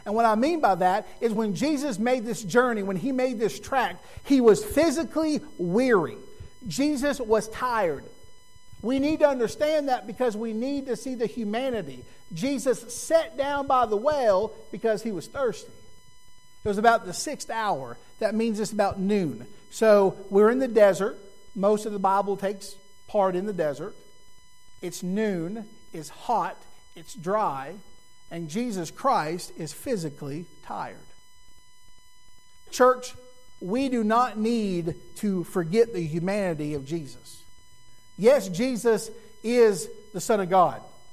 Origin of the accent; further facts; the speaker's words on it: Little Rock, Arkansas, United States; Are there times, and I'm from Little Rock. If I'm driving around Little Rock, there are certain neighborhoods